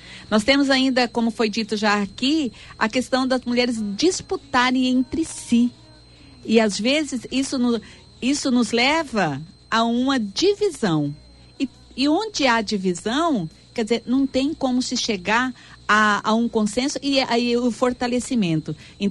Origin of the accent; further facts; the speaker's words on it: Itaporã, Mato Grosso do Sul, Brazil; como está entre Itaporã, sou de Itaporã, né?